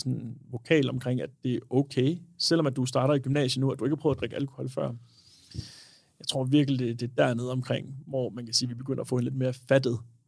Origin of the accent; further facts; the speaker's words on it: Copenhagen, Capital Region of Denmark, Denmark; Jeg er fra København.